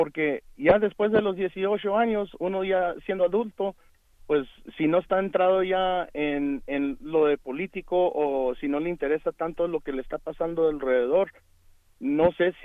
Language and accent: Spanish; United States; born there; yo nací aquí en los Estados Unidos, pero mis padres son de México.